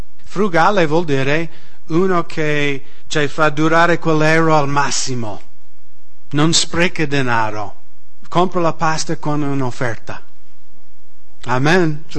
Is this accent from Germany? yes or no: no; United States; Italian is a second language; now in Italy; Nel mio paese, negli Stati Uniti, è più o meno come Nord Italia.